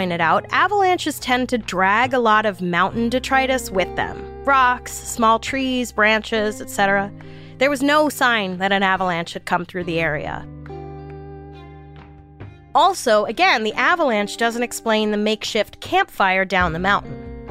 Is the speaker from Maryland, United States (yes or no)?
no; New York City, New York, United States; Trust me, I grew up in New York City. I know cold.